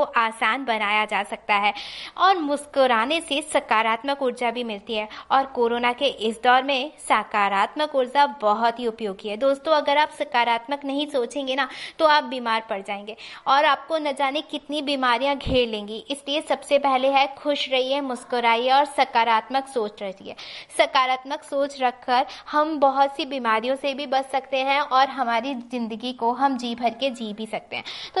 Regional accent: Shivpuri, Madhya Pradesh, India; शिवपुरी मध्य प्रदेश से लेकर आई हूँ एक प्यारी सी बात।

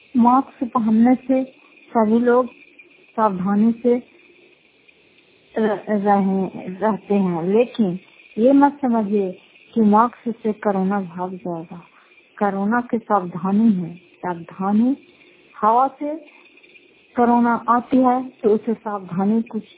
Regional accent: Fatehpur, Bihar, India; घर फतेहपुर, पंचायत मकलौता, जिला नवंदा, करापचार ब्लॉक के निवासी हूँ।

